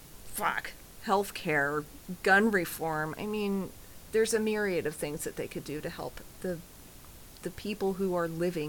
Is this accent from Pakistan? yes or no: no; United States; That's how I feel as an American sometimes.